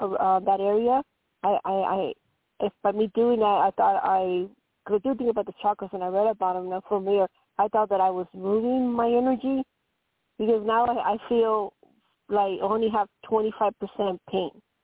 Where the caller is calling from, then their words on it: Colorado, United States; Hi, ma'am. … from Colorado.